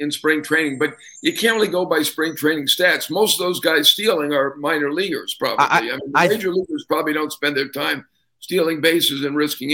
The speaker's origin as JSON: {"language": "English", "region": "New York", "country": "United States", "said": "Maybe it's because I'm a New Yorker, but I think it's Boston."}